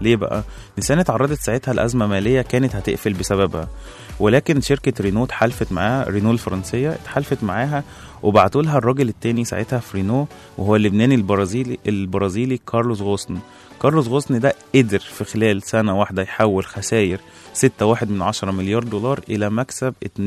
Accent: Egypt; وده طبعا لازم بيزيد عندنا في مصر مع الزحمة

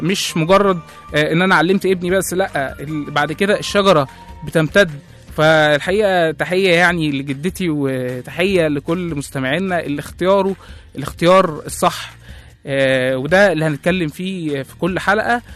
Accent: Egypt; وفي اسر كتير عندنا في مصر بيتكسر عليها القاعدة دي

